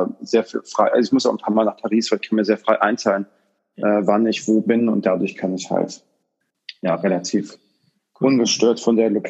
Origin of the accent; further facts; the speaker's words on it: Bonn, North Rhine-Westphalia, Germany; now in Dublin, Ireland; ich komme ursprünglich aus Bonn, genau. Ich bin jetzt gerade nach der Insolvenz, bin ich nach Dublin gezogen